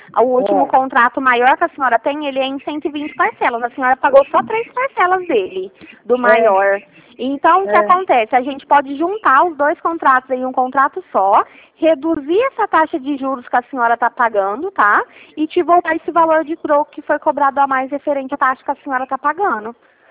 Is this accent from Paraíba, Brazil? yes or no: no; Ribeirão Preto, São Paulo, Brazil; Eu sou daqui de Ribeirão Preto